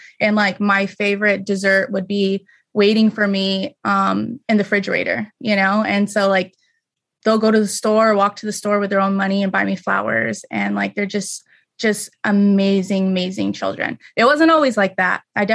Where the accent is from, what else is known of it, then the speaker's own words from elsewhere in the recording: Las Vegas, Nevada, United States; moved away; So definitely when I moved out of Vegas, I was born and raised in Vegas, you know, kind of grew up like super poor.